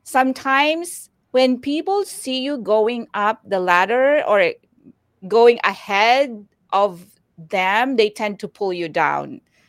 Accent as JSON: {"language": "English", "country": "Philippines", "said": "We can make the most out of being Filipinos, because we are known to be hardworking people, right?"}